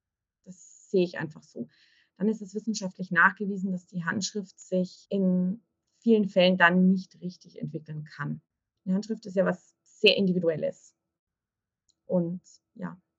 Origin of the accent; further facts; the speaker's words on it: Bavaria, Germany; Bei uns in Bayern, ich komme aus Bayern